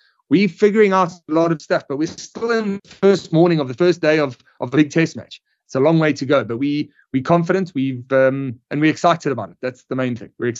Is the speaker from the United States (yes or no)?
no; South Africa; we are South African